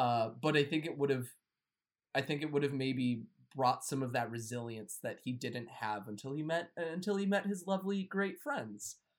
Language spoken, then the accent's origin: English; United States; I'm American, so you're probably right, but...